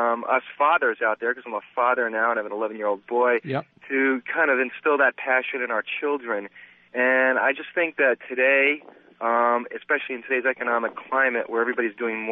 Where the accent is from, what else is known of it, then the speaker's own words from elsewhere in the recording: New York, United States; In fact, I'm from New York, and I grew up when the Mets won the World Series